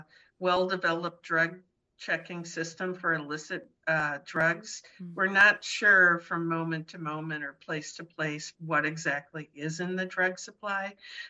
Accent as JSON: {"language": "English", "region": "Wisconsin", "country": "United States", "said": "I really appreciate it, and I'm originally from Wisconsin, so this is a big"}